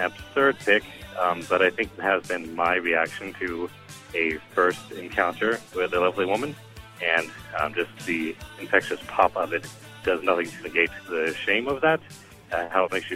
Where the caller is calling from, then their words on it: Nashville, Tennessee, United States; I'm calling from Nashville, Tennessee